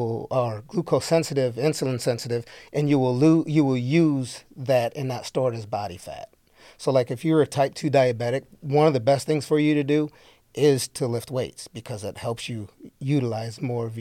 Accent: Sandusky, Ohio, United States; My dad owned a gym in Sandusky. I'm from Sandusky originally.

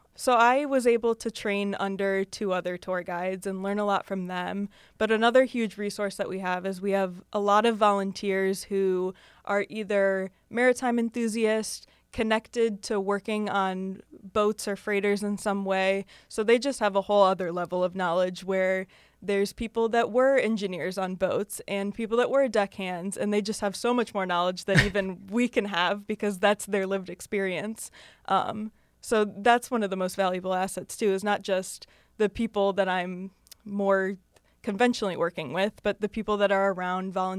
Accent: Toledo, Ohio, United States; it's even, like, I'm from the Toledo area. Even living on the Great Lakes, I fully took it for granted before working at the museum.

